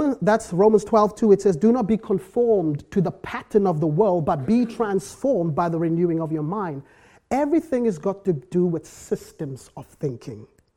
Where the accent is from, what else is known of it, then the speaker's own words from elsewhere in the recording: South Africa; I was broken growing up in South Africa.